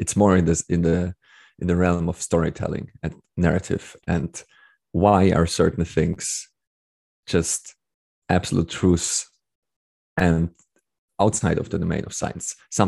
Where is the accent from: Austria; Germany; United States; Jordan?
Austria; Yeah, so I grew up in Austria, and Austria is a very kind of conservative country and Catholic country